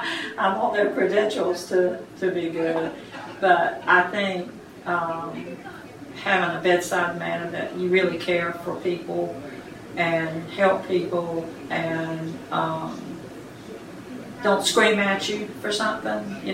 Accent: Taylor's Crossroads, North Carolina, United States; In Nash County, around Taylor's Crossroads.

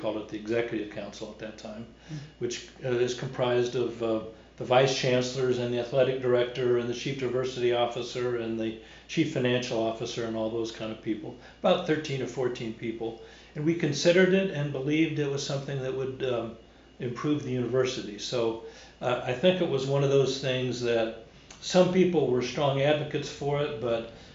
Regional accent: Illinois, United States; I'm from all over. I grew up in Illinois and lived in central Illinois until I went to college.

